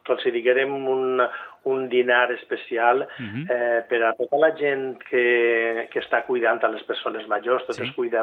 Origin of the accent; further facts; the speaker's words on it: Valencian Community, Spain; nosaltres no som països catalans, sinó som una comunitat, que és la Comunitat Valenciana, i tot el que està passant en la política nacional també ens incumbeix a tots els valencians.